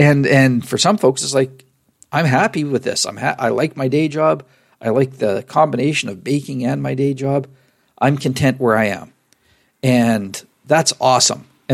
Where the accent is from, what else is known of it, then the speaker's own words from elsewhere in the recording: Saskatchewan, Canada; would have gone through my hometown in Saskatchewan twice on that journey